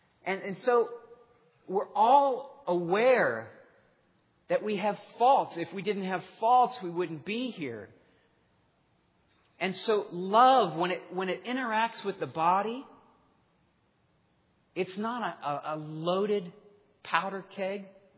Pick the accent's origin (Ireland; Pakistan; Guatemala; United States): Ireland; It doesn't matter that I'm Irish or my hair is red.